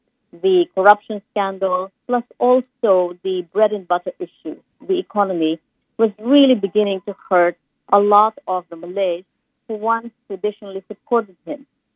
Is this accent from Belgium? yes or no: no; Philippines; now in Singapore; but also in the Philippines, I'm a Filipino